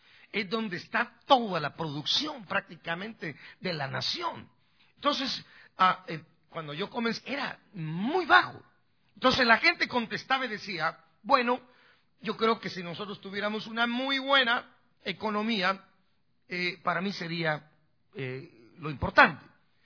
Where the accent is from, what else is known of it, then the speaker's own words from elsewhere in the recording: Guatemala; now in United States; yo en el año 82 llegué a los Estados Unidos. Yo salí el 13 de febrero de 1982, salí de Guatemala. Yo soy un migrante, yo soy un ilegal